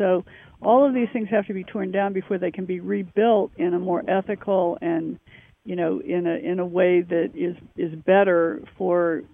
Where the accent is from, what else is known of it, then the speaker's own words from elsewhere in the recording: United States; growing up in America, you really don't realize how war-torn the world is.